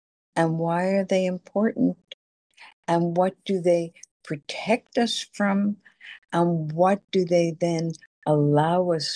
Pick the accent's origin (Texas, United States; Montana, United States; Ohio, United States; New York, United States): New York, United States; I grew up in New York, crossing the street.